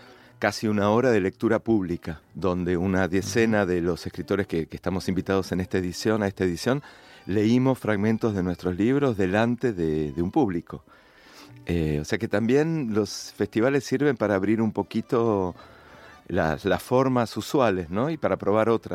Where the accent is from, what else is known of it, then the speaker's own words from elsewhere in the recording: Buenos Aires, Argentina; also born or lived in Madrid / Paris; previo a estos tres lugares de nómade, crecí y viví en Buenos Aires, soy de la ciudad de Buenos Aires, soy porteño, como se dice.